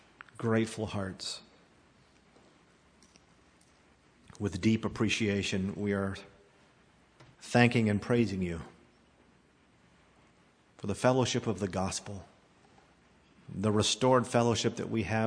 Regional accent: the South, United States; I'm a mutt, Irish, growing up in the South.

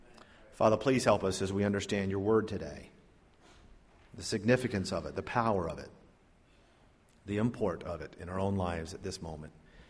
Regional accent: Virginia, United States; born there; also born or lived in Texas / North Carolina / Adana, Turkey / Florida; I was born in Virginia, lived there for 2 years.

